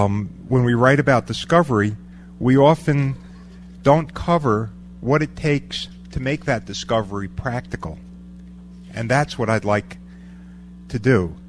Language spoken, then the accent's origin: English; New York, United States; Meanwhile, I must warn you, I'm from New York. I sometimes talk fast.